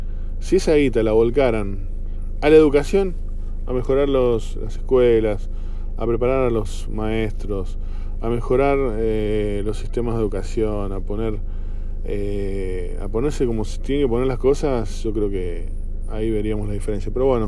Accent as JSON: {"language": "Spanish", "region": "Buenos Aires", "country": "Argentina", "also_born_or_lived": "Ushuaia", "said": "A mí me encanta Buenos Aires, de hecho yo soy de Buenos Aires."}